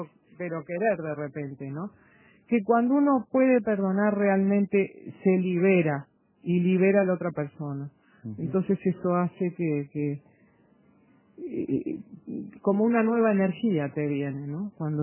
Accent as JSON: {"language": "Spanish", "country": "Uruguay", "said": "como humanos, como uruguayos"}